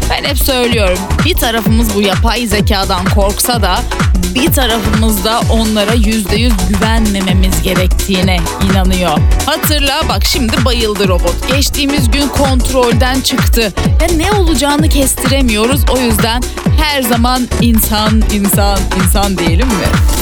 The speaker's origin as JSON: {"language": "Turkish", "region": "İzmir", "country": "Turkey", "said": "Ben de bir İzmirli olarak mesela lokmadan vazgeçemiyorum."}